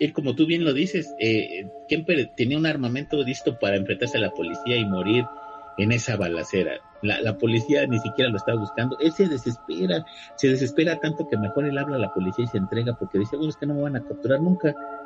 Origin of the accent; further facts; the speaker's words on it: Mexico; nosotros como mexicanos